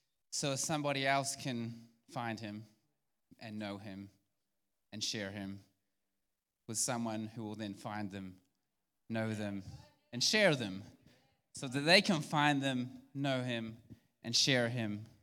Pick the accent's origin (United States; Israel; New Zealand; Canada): New Zealand; I'm from New Zealand.